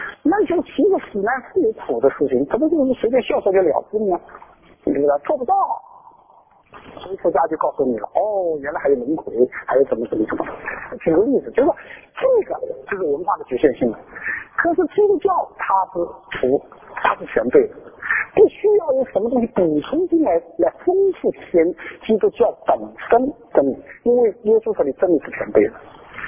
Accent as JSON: {"language": "Chinese", "country": "China", "moved": "yes", "said": "可是我们是中国人，到了洋地了，就说的讲不出中国话了"}